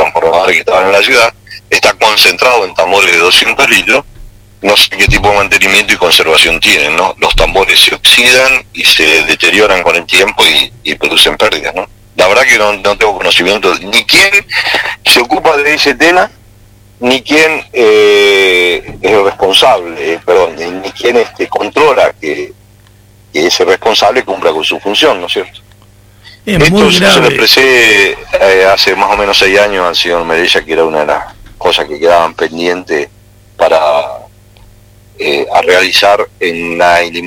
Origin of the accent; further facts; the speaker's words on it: Río Grande, Tierra del Fuego, Argentina; y yo soy de Río Grande, yo quiero que vaya más plata allá, muchacho